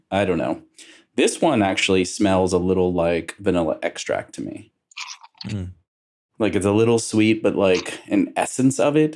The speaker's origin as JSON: {"language": "English", "region": "Kentucky", "country": "United States", "said": "I'm from Kentucky originally, too. So, you know, I had access."}